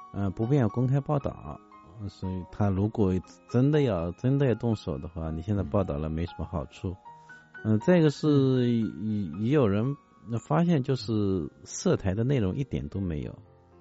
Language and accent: Chinese; China; 我觉得作为中国人，你到外国去访问